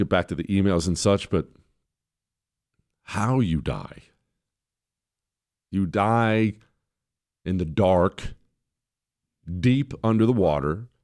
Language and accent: English; United States; I'm an American. All right. I speak American. I don't speak foreigner.